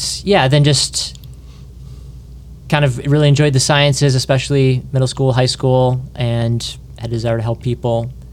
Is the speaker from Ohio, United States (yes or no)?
no; Shoreview, Minnesota, United States; Yeah, so I'm the oldest of seven. I grew up in Shoreview, Minnesota. We grew up going to St. Charles Borromeo in St. Anthony.